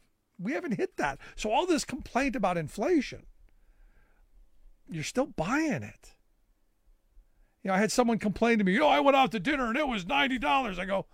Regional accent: Cleveland, Ohio, United States; growing up in Cleveland, you would drive through downtown, you would see off into the distance in the flats, you would see the flame coming out of the steel mill

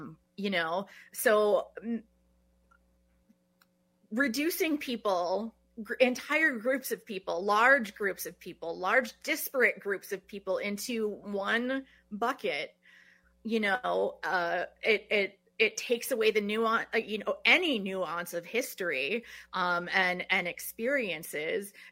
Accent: Madison, Wisconsin, United States; And I grew up here in Madison and Dejope, but, you know, so I didn't grow up in Black River.

